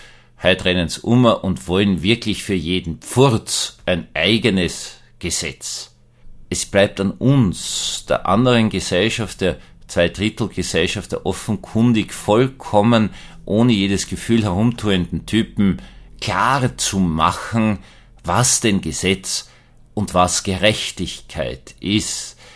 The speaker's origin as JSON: {"language": "German", "country": "Austria", "said": "ich bin halt da, ich bin halt Österreicher."}